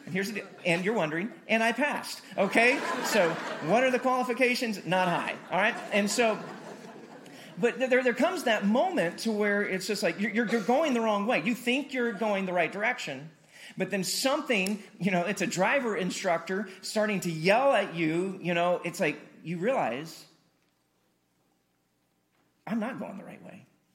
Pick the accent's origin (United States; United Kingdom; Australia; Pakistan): United States; Carthage, Missouri; and I couldn't take it in my hometown of Carthage, Missouri.